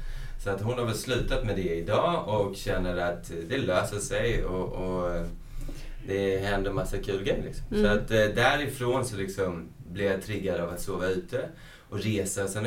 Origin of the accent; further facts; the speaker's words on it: Hässleholm, Skåne, Sweden; Jag är från Hässleholm